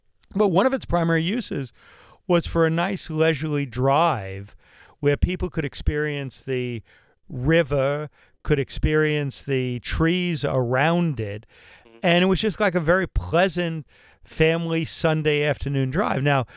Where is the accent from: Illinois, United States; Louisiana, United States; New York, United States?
New York, United States; Bronx; born there; So, I mean, I was born in the Bronx, so for the sake of our listeners throughout the country, it's really the Bronx stream.